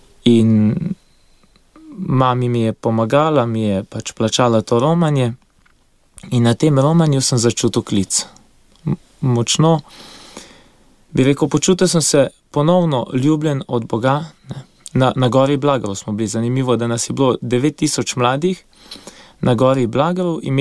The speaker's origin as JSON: {"language": "Slovenian", "town": "Gorenja vas pri Šmarjeti", "region": "Southeast Slovenia", "country": "Slovenia", "said": "iz Gorenje vasi pri Šmarjeti. Izhajam iz družine šestih otrok. V osnovno šolo sem obiskoval v Šmarjeti, biotehniško gimnazijo v Novem mestu."}